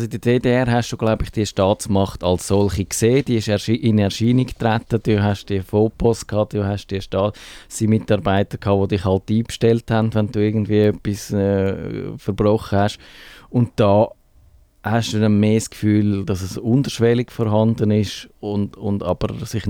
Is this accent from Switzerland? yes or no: yes; Switzerland; wir haben die Fischenaffäre schon mal genannt bei uns in der Schweiz